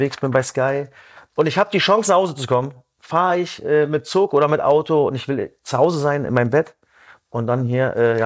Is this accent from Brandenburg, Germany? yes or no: yes; Merzdorf, Brandenburg, Germany; also born or lived in Cottbus; Ich bin auf dem Dorf groß geworden, also in Cottbus geboren, aber habe die Kindheit fast bei meinen Oma und Opa verbracht auf dem Dorf, Merzdorf, Rot-Weiß-Merzdorf.